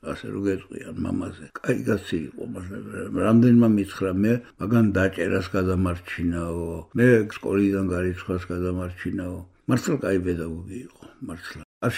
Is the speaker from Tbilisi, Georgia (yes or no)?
yes; Didi Lilo, Tbilisi, Georgia; მე გავიზარდე სოფელ დიძლილოში, საიდანაც არის დედა ჩემი.